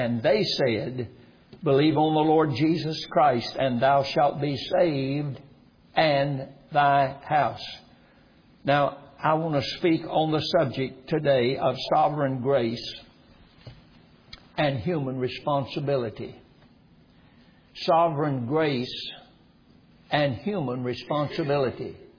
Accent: Roxboro, North Carolina, United States; I was brought up in Roxboro, North Carolina for the first 20 years of my life. Brought up as a kid, as a child, on the railroad banks of Norfolk and Western Railroad Company.

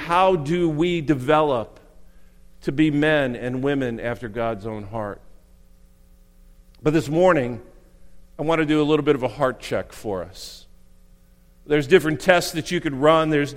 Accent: Cleveland, Ohio, United States; I grew up in Cleveland.

